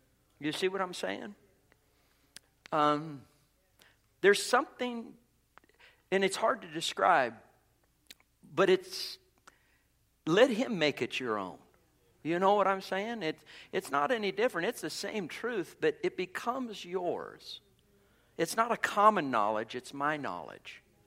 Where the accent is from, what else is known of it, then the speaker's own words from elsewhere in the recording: Golden, Colorado, United States; You know, I grew up in Golden.